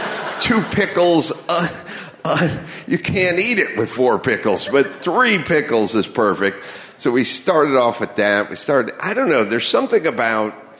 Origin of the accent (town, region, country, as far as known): Los Angeles, California, United States; born or raised there